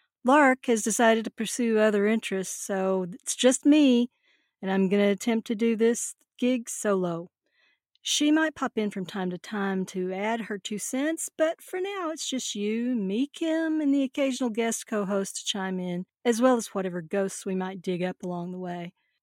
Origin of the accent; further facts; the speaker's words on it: Arkansas, United States; today our first case is from my home state of Arkansas